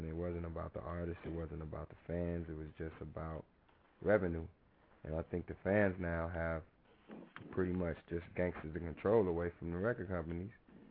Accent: Compton, California, United States; It was kind of a dedication to … to my hometown, Compton, California. That's basically where I started.

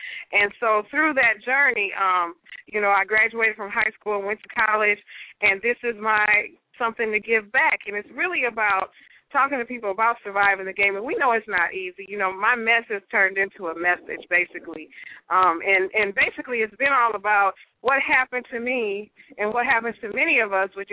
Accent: Minneapolis, Minnesota, United States; now in Texas, United States; I'm from North Minneapolis, and, you know, I just thank God for favor. I went through a lot in Minneapolis. Now I'm in Texas training to be a college president.

